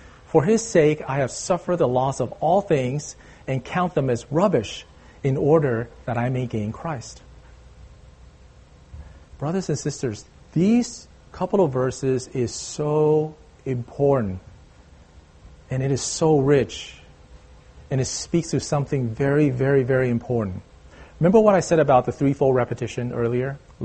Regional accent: Taiwan; I grew up in Taiwan in a folk religion environment.

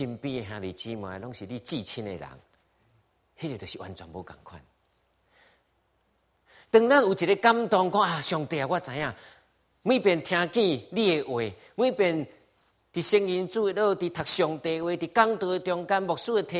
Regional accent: Taiwan; 有当时我们台湾人都说一句话，说别人的孩子死不了

